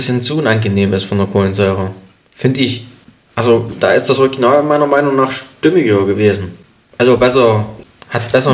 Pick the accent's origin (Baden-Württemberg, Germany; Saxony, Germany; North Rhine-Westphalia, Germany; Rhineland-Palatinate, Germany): Saxony, Germany; Marienberg; Ich war quasi in der Heimat, im Erzgebirge, in meiner Heimatstadt Marienberg